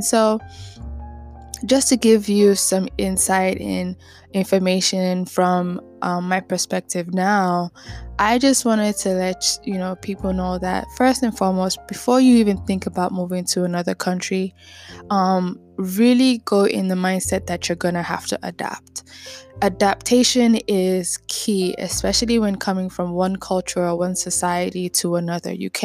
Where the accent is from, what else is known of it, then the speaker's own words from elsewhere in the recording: Nigeria; accent: Nigerian; English is a second language; moved away; I was so scared, you know, me and my Nigerian accent, you know, the only accent that we know is a British accent